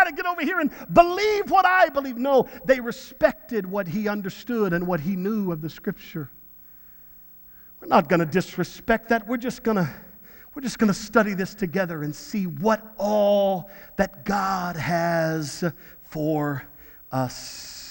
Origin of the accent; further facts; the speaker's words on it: Texas, United States; I'm from Texas, you know, the country boys.